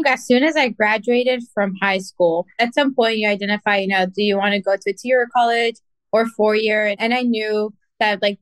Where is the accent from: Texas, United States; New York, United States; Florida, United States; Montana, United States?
Texas, United States; Baytown; So my parents are originally from Mexico. I was actually born and raised here in Texas, Baytown specifically. So I've been there my whole life, and now I actually live in Clear Lake.